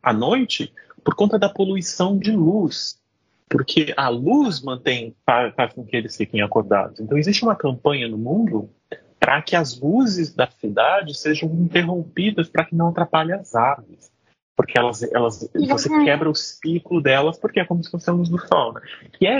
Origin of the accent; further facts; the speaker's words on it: South Region, Brazil; no sul do Brasil, de onde eu sou originário